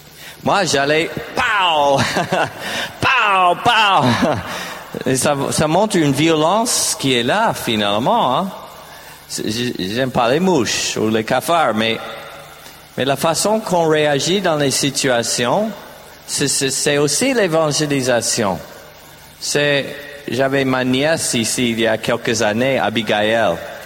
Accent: United States; accent: American; French is a second language; Un bon accent américain.

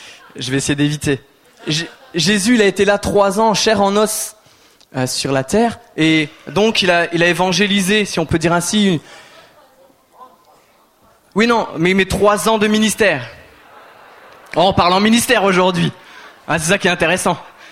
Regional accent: Paris, Île-de-France, France; Enfin, moi, je suis de Paris, c'est pour ça.

